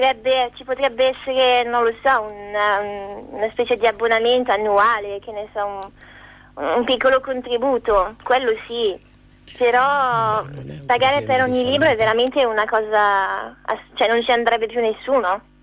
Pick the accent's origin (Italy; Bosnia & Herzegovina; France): France; io non so molto bene come funzionano le biblioteche qua perché sono francese